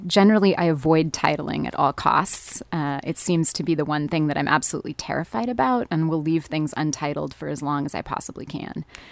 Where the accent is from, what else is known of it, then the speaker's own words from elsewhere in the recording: Tacoma, Washington, United States; now in Portland, United States; I'm from Tacoma, Washington, mm-hmm. originally.